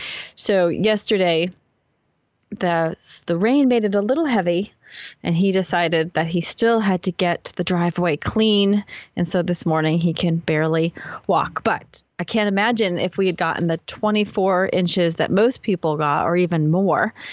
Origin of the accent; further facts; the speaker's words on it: Northeast, United States; I grew up in the Northeast, so I'm used to blizzards and hurricanes, but I'm not used to them being named.